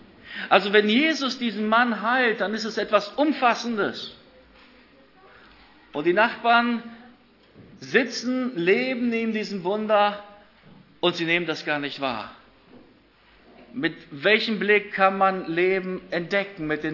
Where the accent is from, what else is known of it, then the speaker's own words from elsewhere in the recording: Romania; Ich komme aus Rumänien und wir haben am Sabbat nicht gekocht.